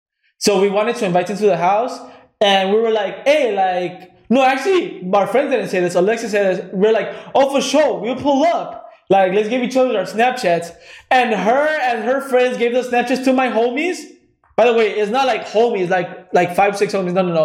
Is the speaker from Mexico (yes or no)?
yes; Mexico; I came from Mexico